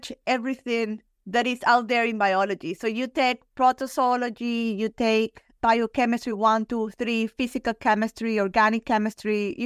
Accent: Lima, Peru; English is a second language; now in Florida, United States; But I'm from Lima, Peru, from the capital. And I grew up next to the ocean, which I really adore.

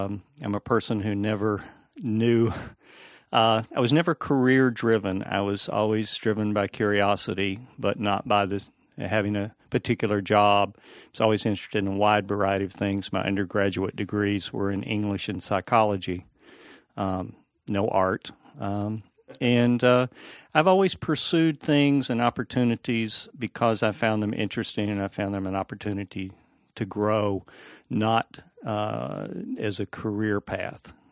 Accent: Birmingham, Alabama, United States; moved away as an adult; I was born in Birmingham, Alabama. Grew up in the 50s and 60s during the height of the civil rights movement

